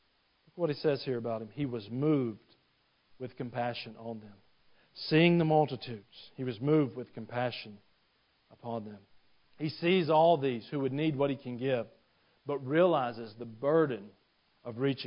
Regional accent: Georgia, United States; I grew up in Northeast Georgia, and in Northeast Georgia, everybody's chicken farmers.

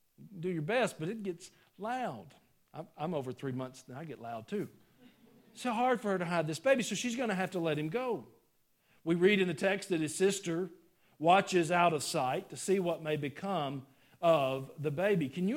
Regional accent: United States; I've always been free. I'm an American.

